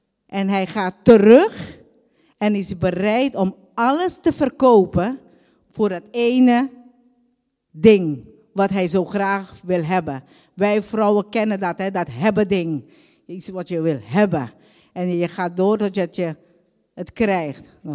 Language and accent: Dutch; Aruba; born there; Dutch is a second language; En ik ben geboren op Aruba. Ik denk dat jullie dat al hebben doorhebben dat mijn Nederlandse taal anders is dan de Nederlandse mensen. Ik probeer het zo goed mogelijk over te brengen. En ik ben geboren inderdaad op Aruba met een gezin van 6 kinderen.